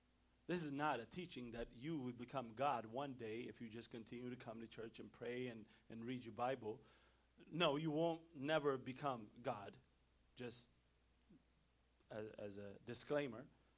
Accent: Ethiopia; when I was growing up in Ethiopia, and they gave us tests

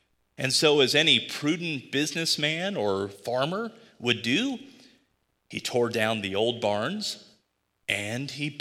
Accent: Georgia, United States; now in Michigan, United States; I'm from Georgia, okay? It is not, I know I'm in Michigan. I'm an unreconstructed Southerner in this.

